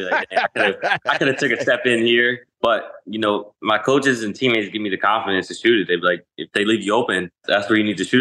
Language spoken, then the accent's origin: English; Indianapolis, Indiana, United States; we were working out in my hometown in Indianapolis.